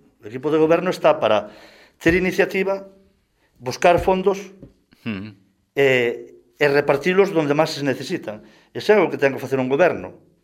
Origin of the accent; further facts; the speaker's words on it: Mazaricos, Galicia, Spain; eu criei-me en Mazaricos, nací na parroquia de San Cosme de Antes, unha parroquia rural, ali vivese da ganadería.